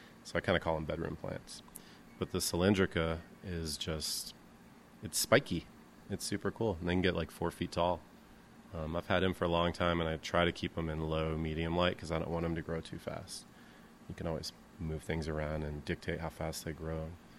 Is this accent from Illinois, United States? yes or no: yes; Champaign-Urbana, Illinois, United States; also born or lived in Olympia; I'm from here. I'm from Champaign-Urbana. I went away to college in the Olympia, Washington, to go to the Evergreen State College in like 1992. I was out there for 7 years.